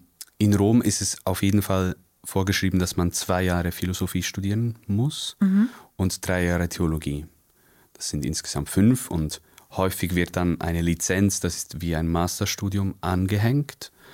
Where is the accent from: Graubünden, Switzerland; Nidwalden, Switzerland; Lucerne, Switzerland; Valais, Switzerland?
Lucerne, Switzerland; Also ich komme ursprünglich aus Luzern.